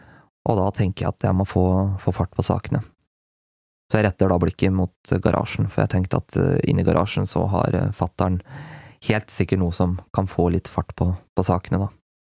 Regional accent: Gjøvik, Innlandet, Norway; Jeg var alene hjemme på Gjøvik.

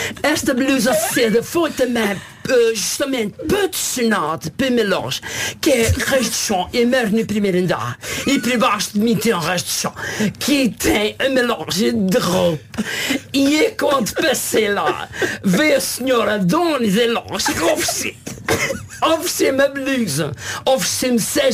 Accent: Azores, Portugal; born there; nasci em São Miguel

